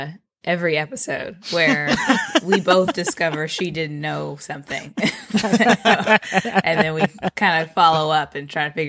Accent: Midwest, United States; Me and my man took a road trip to the Midwest because we're both from the Midwest

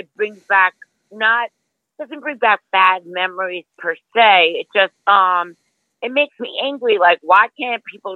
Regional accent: Long Island, New York, United States; also born or lived in New Jersey; I'm from Long Island, but I lived in New Jersey.

